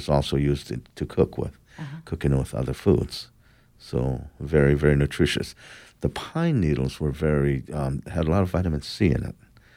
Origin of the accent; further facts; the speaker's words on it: Arizona, United States; And so I wasn't raised on the Navajo reservation. I was raised on the Hopi reservation, my father's reservation.